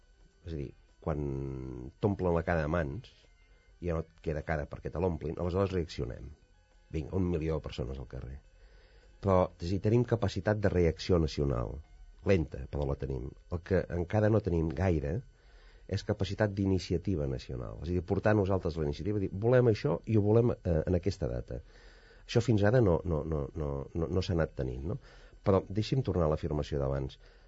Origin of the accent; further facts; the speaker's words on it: Catalonia, Spain; jo no sóc nacionalista, jo sóc un català demòcrata que vol que el seu país sigui com els altres